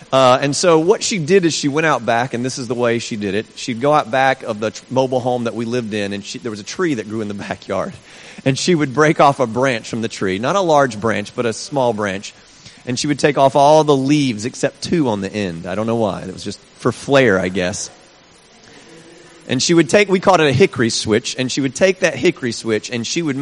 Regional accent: South Carolina, United States; Growing up in South Carolina, that's where I'm from originally, I had 2 sisters.

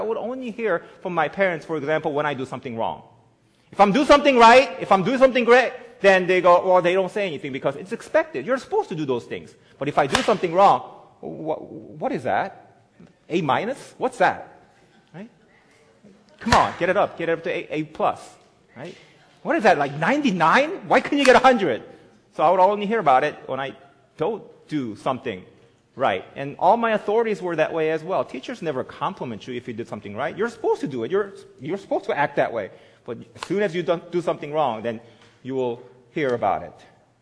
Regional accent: South Korea; So I grew up in South Korea

